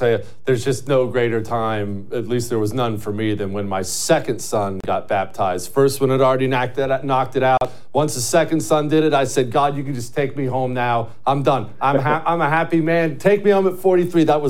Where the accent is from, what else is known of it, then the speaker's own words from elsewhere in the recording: Ohio, United States; born there; I'm an Ohio State fan. I was born in Ohio.